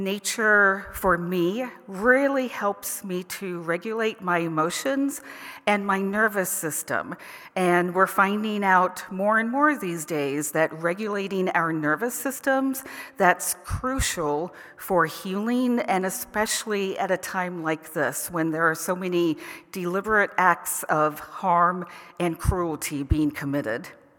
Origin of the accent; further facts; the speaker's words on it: Tennessee, United States; a few years back when we were in Tennessee, my home state, and we were dealing with very hard matters related to Parkinson's and stroke and home care